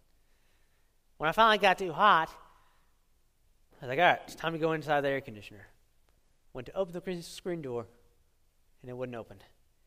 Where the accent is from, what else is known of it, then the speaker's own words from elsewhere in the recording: Texas, United States; You see, I was born in Texas my whole life. Born and raised. So I should be accustomed to the Texas heat of the summer, right?